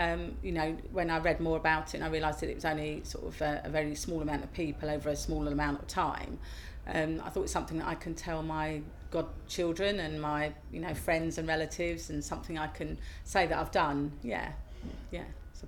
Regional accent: Hemel Hempstead, East of England, United Kingdom; I'm 47 and I'm from Hemel Hempstead in Hertfordshire.

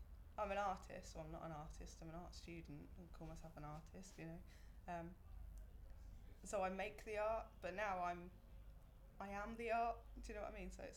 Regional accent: Lichfield, West Midlands, United Kingdom; Litchfield, Staffordshire. I'm not too far from Birmingham.

